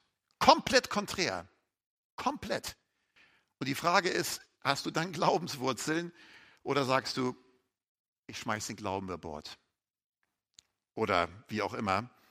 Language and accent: German; Hamburg, Germany; Ich bin ja gebürtiger Hamburger, wie man vielleicht immer noch hört.